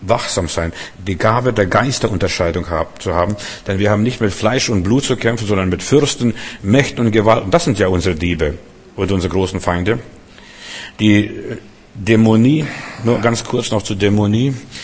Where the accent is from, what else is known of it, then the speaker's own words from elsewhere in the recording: Russia; Bei uns in Russland, also ich bin mit meinem Vater öfters auf dem Markt gewesen, das werde ich nie vergessen